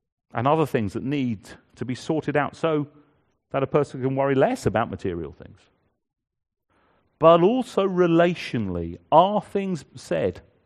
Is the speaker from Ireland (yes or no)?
no; Guildford, South East England, United Kingdom; I remember one of the youth group leaders in the church I grew up in Guildford